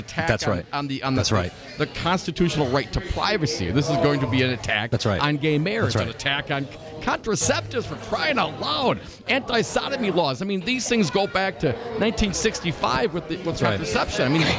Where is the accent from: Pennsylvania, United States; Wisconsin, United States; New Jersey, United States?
Wisconsin, United States; I grew up in Outagamie County, and I still have many friends. I have lots of family there